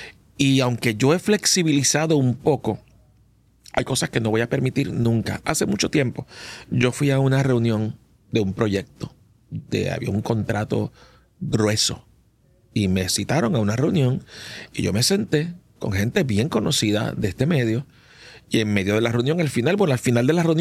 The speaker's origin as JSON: {"language": "Spanish", "town": "Manatí", "country": "Puerto Rico", "said": "en mi pueblo, en Manatí, donde yo soy, nací en Manatí"}